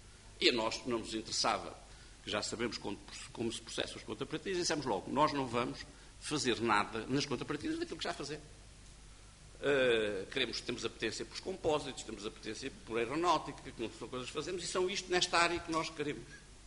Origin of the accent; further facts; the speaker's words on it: Portugal; E fico envergonhado. Como português.